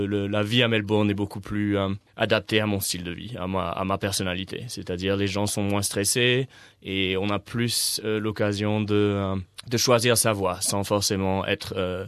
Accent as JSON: {"language": "French", "country": "Mauritius", "also_born_or_lived": "Paris", "lives_now": "Australia", "said": "À Maurice, à l'île Maurice, de là d'où je viens."}